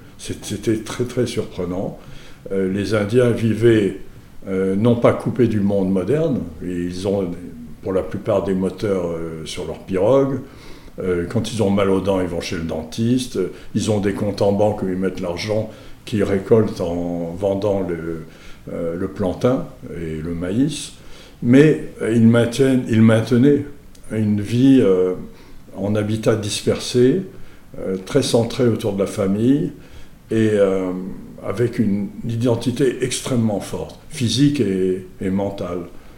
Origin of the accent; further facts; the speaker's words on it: Mauritius; je suis mauricien. Donc étant mauricien, et mauricien de l'ethnie qui a été la première arrivée à l'île Maurice